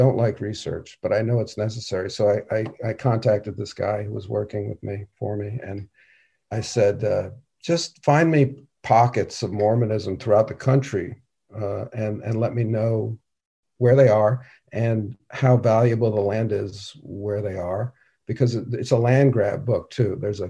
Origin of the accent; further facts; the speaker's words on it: New York City, New York, United States; New York City.